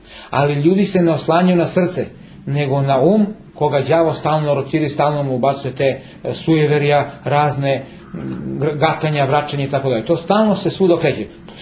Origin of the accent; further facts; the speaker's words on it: Serbia; Mi smo takvi Srbi da mora malo da nas iskušenja dobro izbiju